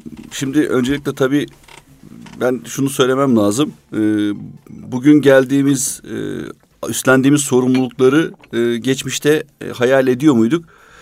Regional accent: İzmit, Kocaeli, Turkey; Biz 5 kardeş olarak büyüdük. Tabii o Allah'a şükür hamdolsun çok güzel bir ortamda İzmit'te büyüdük. Ama tabii bir memur ailesinin, bir memur çocuğunun yaşadığı genel ekonomik koşullar ve kurallar altında büyüdük.

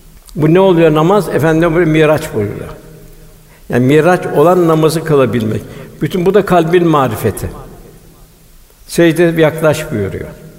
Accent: Konya, Turkey; Şimdi Konyalıyız.

